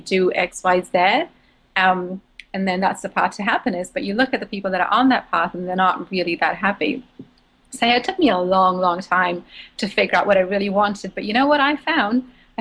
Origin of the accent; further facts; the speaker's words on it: India; Because I grew up in India, and that's what it's like in India.